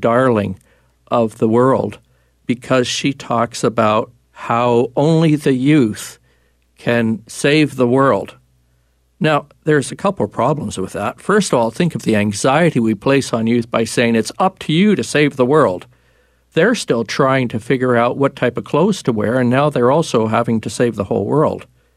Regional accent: Canada; And I'm from Canada, so I'm well familiar with the healthcare system there.

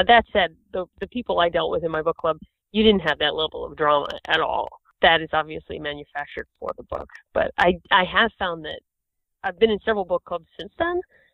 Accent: Boston, Massachusetts, United States; also born or lived in New York, United States; I've been around a lot of wealth. I'm from Boston and New York, and there's plenty of money there, too.

